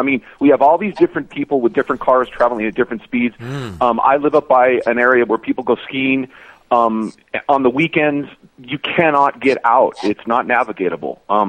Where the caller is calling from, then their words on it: California, United States; Yeah, hey, Richard … from California.